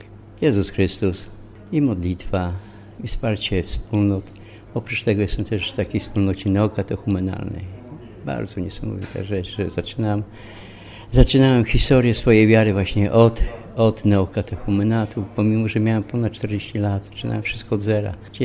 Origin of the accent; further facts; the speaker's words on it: Wrocław, Lower Silesian Voivodeship, Poland; Tak, ja z Wrocławia, tak.